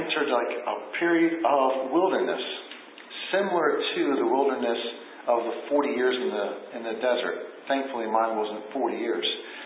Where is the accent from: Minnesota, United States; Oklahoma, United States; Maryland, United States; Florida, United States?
Maryland, United States; Silver Spring; born there; I was born in Silver Spring, Maryland, to a mother and a father, and I got my parents got divorced when I was really young, and I was raised by my mom.